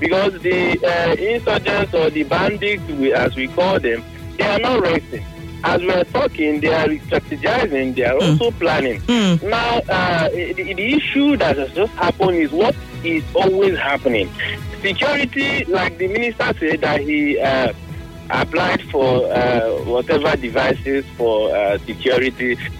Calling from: Port Harcourt, Rivers, Nigeria; I'm calling from Port Harcourt.

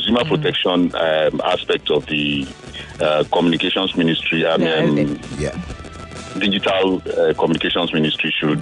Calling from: Lagos, Nigeria; I'm calling from Lagos.

